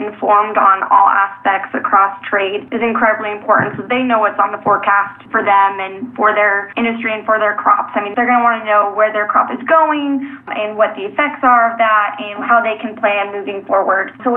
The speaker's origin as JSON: {"language": "English", "town": "Prosser", "region": "Washington", "country": "United States", "tie": "born or raised there", "said": "I grew up in Prosser, and then the family orchard is in Kalachee."}